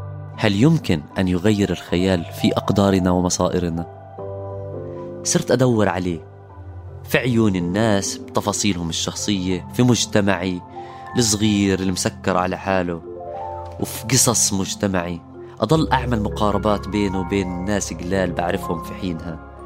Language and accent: Arabic; Amman, Amman Governorate, Jordan; فعمان مدينتي من أكبر المدن اللي بتستقبل لاجئين، وفيها كل أنواع اللجوء: لاجئين حرب، لاجئين فقر، لاجئين من المحافظات. مدينة مليانة عابرين